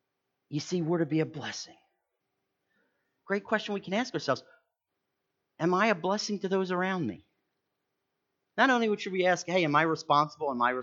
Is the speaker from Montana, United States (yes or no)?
no; Haddon Heights, New Jersey, United States; I grew up in Haddon Heights, so we're sharing all these great stories.